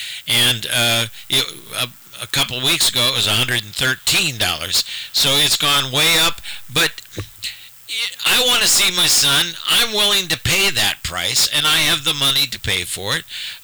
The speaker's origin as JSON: {"language": "English", "country": "United States", "tie": "born or raised there", "said": "But I was raised in the United States"}